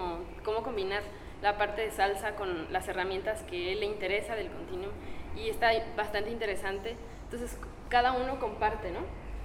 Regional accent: Cuernavaca, Morelos, Mexico; somos de Cuernavaca

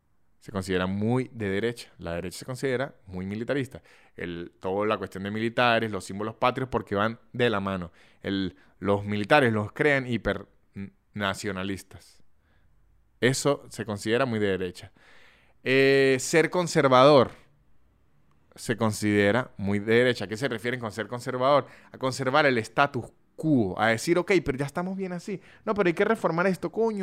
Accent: Venezuela; now in Argentina; Yo me considero ahorita, a los 31 años, primero que como venezolano que vivió el chavismo

